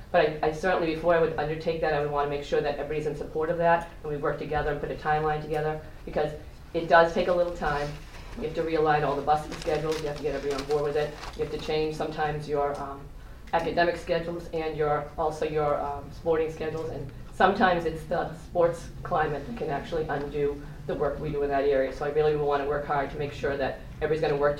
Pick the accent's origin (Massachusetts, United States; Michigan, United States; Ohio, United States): Massachusetts, United States; Boston; In fact, I grew up in Dorchester, Boston Public Schools. I was a tough city girl, not really.